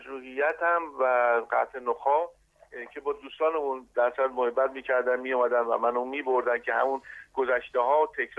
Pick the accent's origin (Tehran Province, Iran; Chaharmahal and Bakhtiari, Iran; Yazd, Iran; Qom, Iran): Tehran Province, Iran; Tehran; والا من تهرانی هستم. خب ریشمون هم مادرم بچه های سنگلج هستم، بچه های سنگلج تهران هستم. پدرم هم اهل طالاقان هست. منتها من خودم دیگه به واسطه که در تهران بودم و زندگی همش